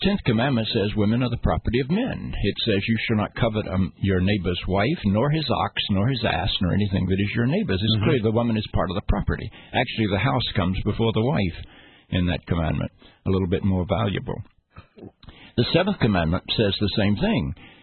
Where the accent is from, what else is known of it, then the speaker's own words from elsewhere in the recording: the South, United States; When I look at the South, and I grew up in the South, I grew up in an evangelical fundamentalist church in the South.